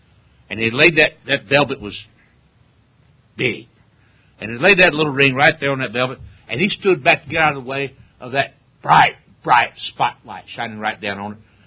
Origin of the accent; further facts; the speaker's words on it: the South, United States; you can't much tell it from my accent, so I have to tell folks everywhere I go, I'm a Southerner.